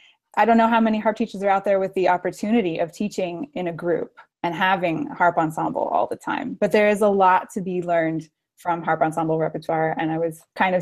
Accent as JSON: {"language": "English", "region": "Texas", "country": "United States", "tie": "born or raised there", "said": "I grew up in Texas, and harp ensemble is a big deal there."}